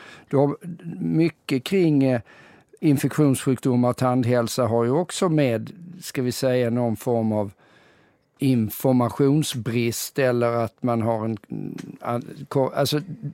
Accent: Lund, Skåne, Sweden; min erfarenhet från när jag är uppvuxen i Lund

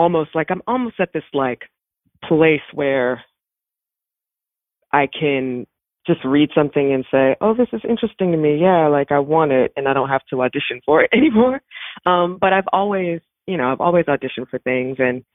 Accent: Baltimore, Maryland, United States; I am from Baltimore. I grew up on Rolling Road in Woodlawn. And my dad presently lives in Catonsville, so Baltimore County, that side. But yeah, I grew up in Baltimore and I went to school in Howard County.

